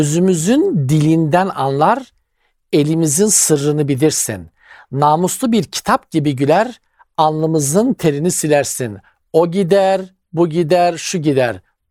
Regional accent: Black Sea Region, Turkey; ben pek beceremezdim beş taş oynamayı, bizim Karadeniz'de çok yaygındı.

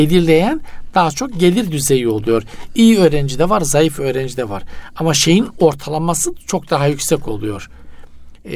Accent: Trabzon, Turkey; Yani bizim köyün dışında kimse yok. Bayzan. İki tane bayzan var. Trabzon. Bir de hemen aksanımız da belli oluyor.

